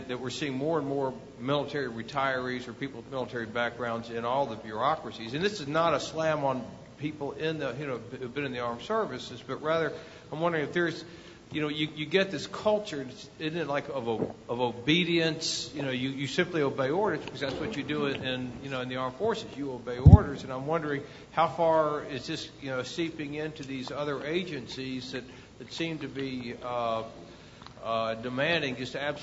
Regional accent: Cumberland, Maryland, United States; from Cumberland, Maryland.

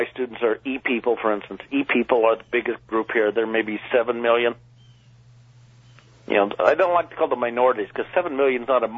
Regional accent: Iowa, United States; You know, I am from Iowa originally, and it's reminded me a lot of my home in Iowa.

